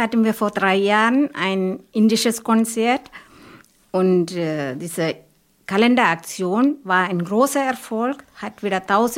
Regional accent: Kerala, India; German is a second language; now in Germany; in meiner Heimat in Indien und Kerala. Von meinem Heimatort nur 3 Kilometer entfernt.

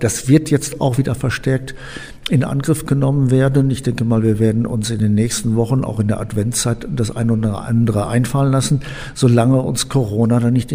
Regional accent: North Rhine-Westphalia, Germany; ich bin Münsterländer.

